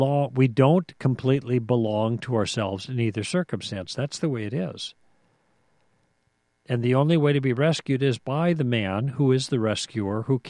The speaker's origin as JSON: {"language": "English", "country": "United States", "said": "It's because I'm an American."}